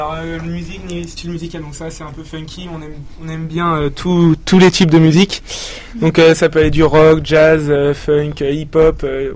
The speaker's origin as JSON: {"language": "French", "town": "Niort", "region": "Nouvelle-Aquitaine", "country": "France", "said": "On est de Niort à la base en fait, donc on connaît vraiment personne."}